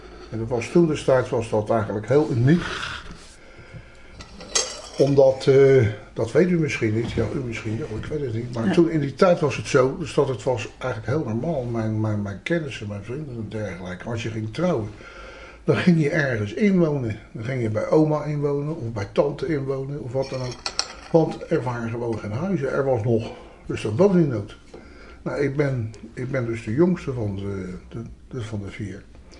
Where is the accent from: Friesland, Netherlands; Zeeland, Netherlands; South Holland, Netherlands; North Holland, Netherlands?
South Holland, Netherlands; Leiden; 12 juni 1941 ben ik dus geboren in de Formosestraat, dus in de Kooi in Leiden. En ik heb tot mijn 47ste jaar heb ik in de Kooi gewoond.